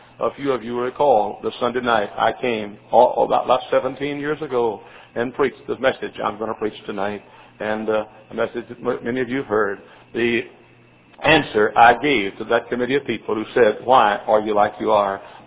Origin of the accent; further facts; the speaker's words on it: Dallas, Texas, United States; And I could say, I grew up in Oak Cliff, in southwest Dallas.